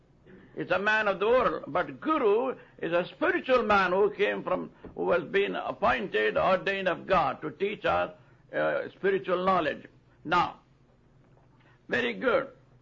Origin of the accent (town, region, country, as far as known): India; born there